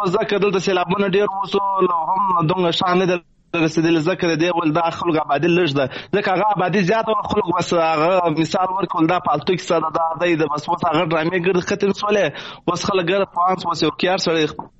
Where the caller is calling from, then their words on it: Balochistan, Pakistan; د جنوب پښتونخوا د لابشین کلی ډب خانځي څخه